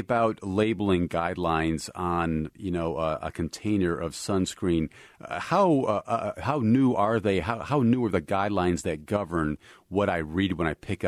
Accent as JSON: {"language": "English", "country": "United States", "tie": "born or raised there", "said": "We came to the river in my hometown, and in a flash, we decided to swim across it. Never mind that it was a busy Sunday afternoon with lots of boats moving up and down the St. Croix"}